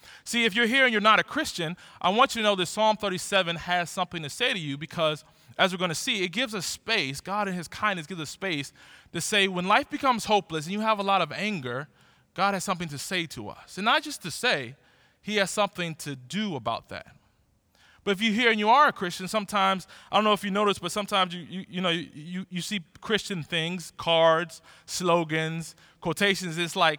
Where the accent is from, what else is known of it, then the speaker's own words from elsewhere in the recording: Cleveland, Ohio, United States; I always say I was born in Cleveland, I was raised in Cleveland, and I reproduced in Cleveland. So I'm all Cleveland.